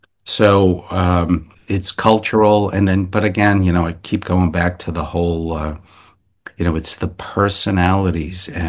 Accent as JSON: {"language": "English", "region": "New York", "country": "United States", "tie": "born or raised there", "said": "as an American, as a native New Yorker, I have my life experience and my view on the world."}